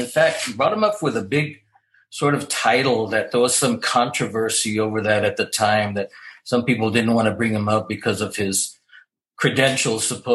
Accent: San Antonio, Texas, United States; And I'm originally from San Antonio, though it was in Austin that we established that group.

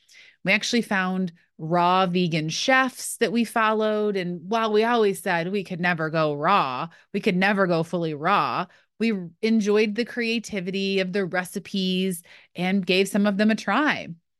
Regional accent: New York, United States; Growing up in Western New York, buffalo wings and blue cheese were a thing for me.

